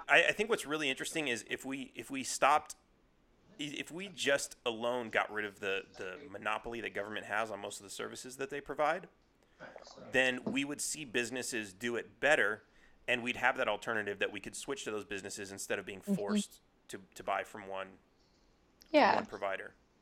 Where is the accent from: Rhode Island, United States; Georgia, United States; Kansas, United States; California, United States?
California, United States; moved away; But I grew up in California where pretty much everything was Democrat. And so now I'm reading these books and I'm like, I left California for a reason.